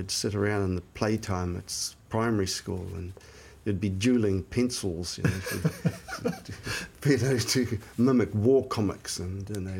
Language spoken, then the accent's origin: English; Tolaga Bay, Gisborne, New Zealand; I grew up in Uawa, Tolaga Bay, up on the east coast, 50 k's north of Gisborne, in an idyllic environment it was in those days. I didn't know anything else. It was a community of some around 1,000 people.